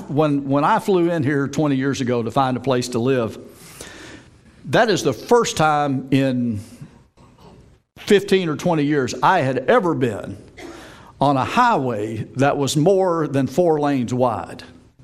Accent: Kentucky, United States; And I'm from Kentucky, so you all know what I think about your all's Indiana's educational system.

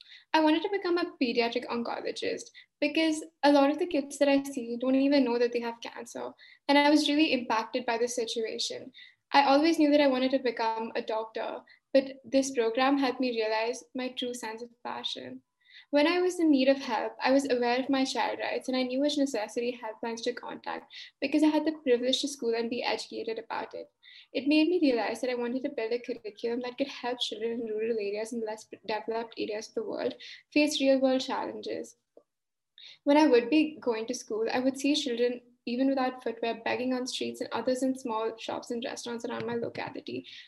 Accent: Bangalore, Karnataka, India; English is a second language; I'm from Bangalore, India.

